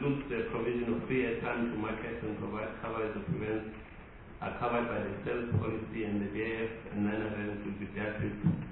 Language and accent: English; South Africa; as ordinary South African